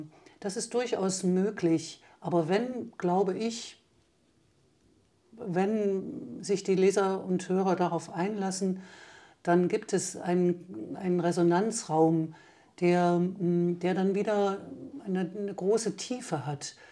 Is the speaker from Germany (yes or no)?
yes; Erfurt, Thuringia, Germany; now in Weimar, Germany; Ich bin in Erfurt aufgewachsen, aber lebe natürlich seit über 30 Jahren in Weimar.